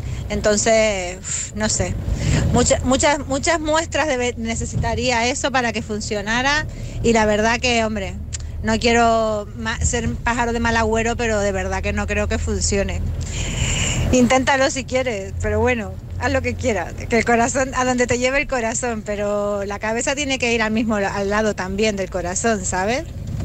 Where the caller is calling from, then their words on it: Canary Islands, Spain; de Canarias.